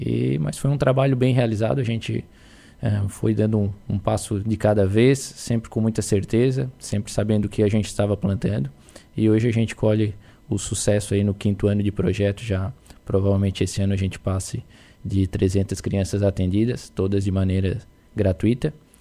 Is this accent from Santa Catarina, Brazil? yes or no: yes; Morro da Fumaça, Santa Catarina, Brazil; Sou de Morro da Fumaça.